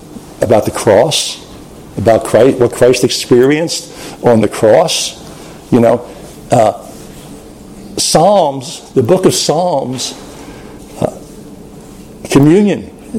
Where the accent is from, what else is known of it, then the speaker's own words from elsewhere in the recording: Philadelphia, Pennsylvania, United States; Come on, who are you kidding? I'm from Philly.